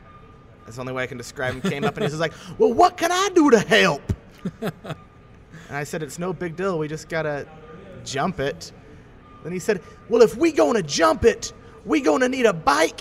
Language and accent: English; Utah, United States; Where are you from? I say I'm from Utah.